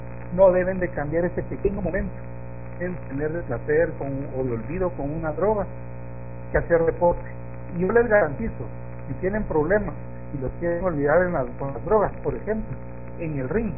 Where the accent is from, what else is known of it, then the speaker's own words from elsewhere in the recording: Guatemala; y los ha derrotado en mi país, ¿verdad?